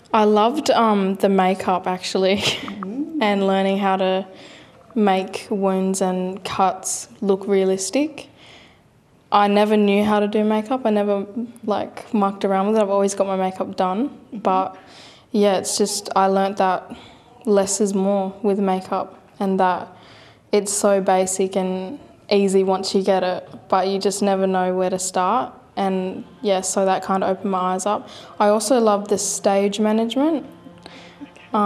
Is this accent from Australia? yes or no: yes; Perth, Western Australia, Australia; I'm from Perth. I'm a Noongar Yorga